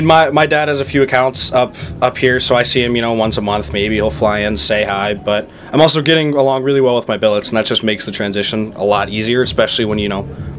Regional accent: Pittsburgh, Pennsylvania, United States; I grew up in Pittsburgh, obviously, just played some local organizations.

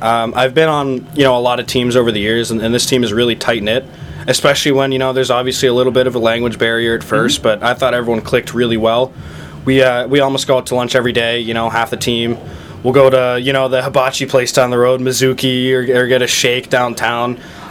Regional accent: Pittsburgh, Pennsylvania, United States; I grew up in Pittsburgh, obviously, just played some local organizations.

